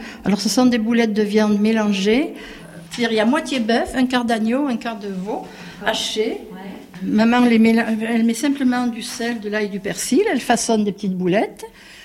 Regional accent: France; je suis une Française de province, de religion juive.

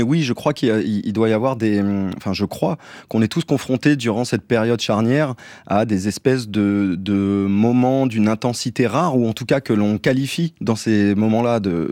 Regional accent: Longué-Jumelles, Pays de la Loire, France; je viens donc de Longué-Jumelles.

